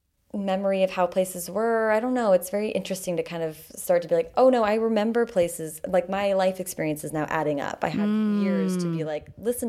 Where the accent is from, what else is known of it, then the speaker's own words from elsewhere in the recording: Seattle, Washington, United States; moved away as an adult; I moved from Seattle to, all of my family's in Seattle, so moving there for college felt like, it was like, okay, we're away from home, but we're also like in grandma's backyard, basically.